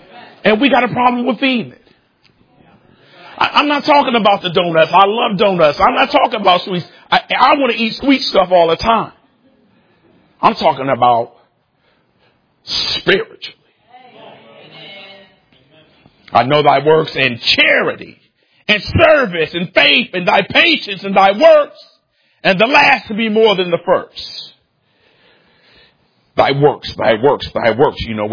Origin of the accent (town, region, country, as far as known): Detroit, Michigan, United States; born or raised there